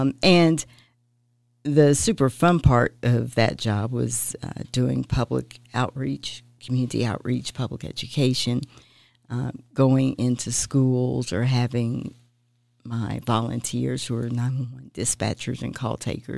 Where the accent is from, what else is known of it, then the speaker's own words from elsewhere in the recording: Austin, Texas, United States; Born and raised in Austin. Graduated in 81, high school in 81, and went to Texas Women's University in Denton.